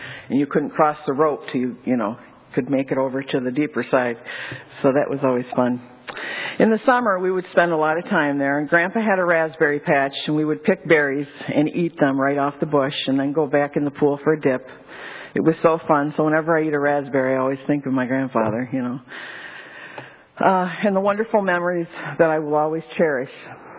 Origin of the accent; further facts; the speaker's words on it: Livonia, Michigan, United States; I was born in Ypsilanti, Michigan, and raised in Livonia, Michigan.